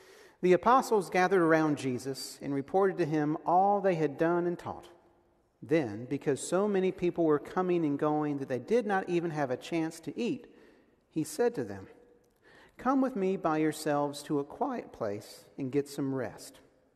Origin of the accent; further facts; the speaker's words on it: St. Pauls, North Carolina, United States; And it's a wonderful place to call my hometown. It's a small community just south of Fayetteville, right on I-95. It's home to about 2,000 people